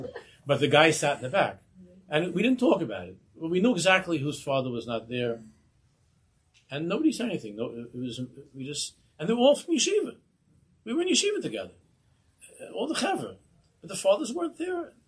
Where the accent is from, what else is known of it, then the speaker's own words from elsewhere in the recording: Queens, New York, United States; When I was growing up in Queens, I davened in an Orthodox shul